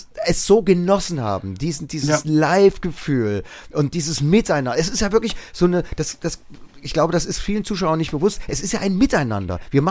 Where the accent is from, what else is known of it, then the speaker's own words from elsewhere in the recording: East Germany, Germany; Ich bin ja Ossi